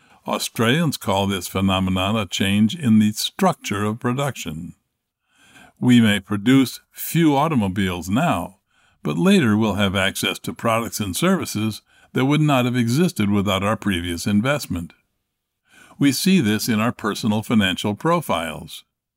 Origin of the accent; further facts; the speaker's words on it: Pennsylvania, United States; in my home state of Pennsylvania has gone up from just under $2.50 to around $3